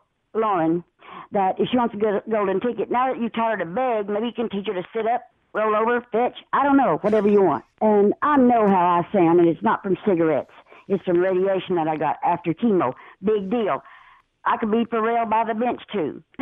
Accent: Knoxville, Tennessee, United States; I come correct from Knoxville, Tennessee as one of your lady clones.

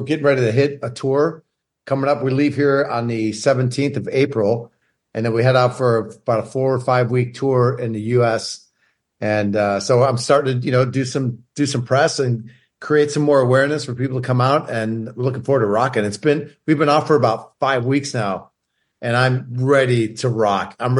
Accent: Chicago, Illinois, United States; also born or lived in Orange County, United States; I was born in Chicago back in 1965 when gas was only 39 cents a gallon, bro. And yeah, I lived on the south side of Chicago.

